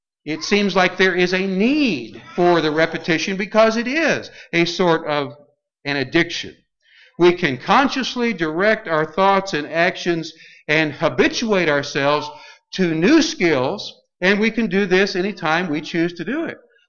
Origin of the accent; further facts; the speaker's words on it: United States; I'm an American, after all, and you are too.